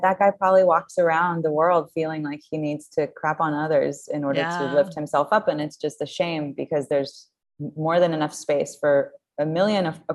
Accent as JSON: {"language": "English", "country": "Israel", "tie": "born or raised there", "also_born_or_lived": "France", "moved": "as an adult", "lives_now": "Los Angeles, United States", "said": "No, I was born in France. I grew up in Israel."}